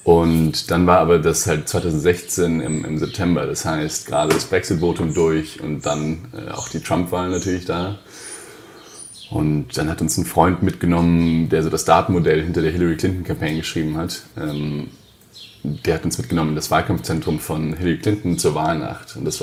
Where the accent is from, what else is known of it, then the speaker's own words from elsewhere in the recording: Hesse, Germany; Aber ich bin einfach ganz normal aufgewachsen in der Nähe von Frankfurt in Hesse.